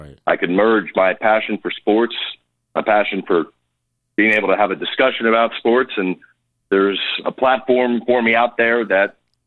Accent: New Jersey, United States; I had the opportunity to work at a college radio station in where I grew up in New Jersey.

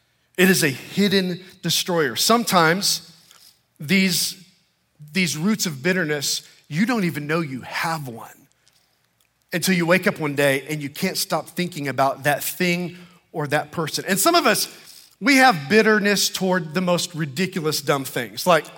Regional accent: Texas, United States; I grew up in Central Texas, and the holy grail of all trees was a live oak tree.

